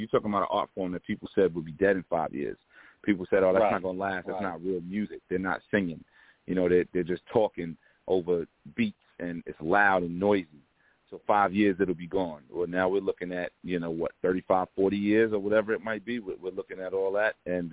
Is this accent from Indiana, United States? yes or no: no; Brooklyn, New York, United States; So I grew up on Biggie block, so they raised me.